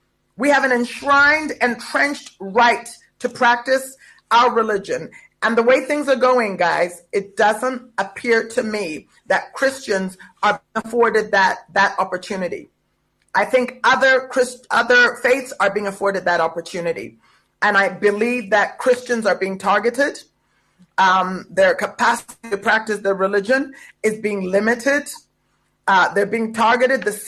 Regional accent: South Africa; As a South African, This right is espoused under the Constitution.

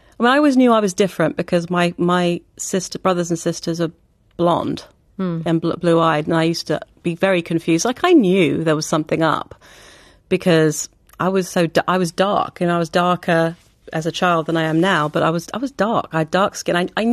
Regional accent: Pakistan; born there; I was born in Pakistan. I was one of 8 children.

